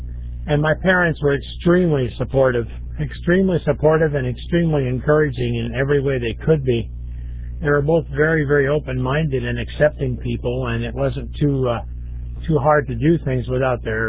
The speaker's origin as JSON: {"language": "English", "region": "New Jersey", "country": "United States", "tie": "born or raised there", "said": "I was born and raised in New Jersey. Lived in Union County and Middlesex County in New Jersey, although I spent a lot of time all over the state."}